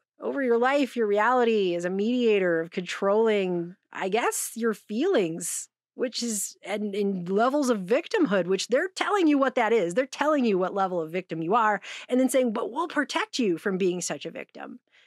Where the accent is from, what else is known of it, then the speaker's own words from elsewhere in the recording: United States; as an American whose country would not exist apart from yours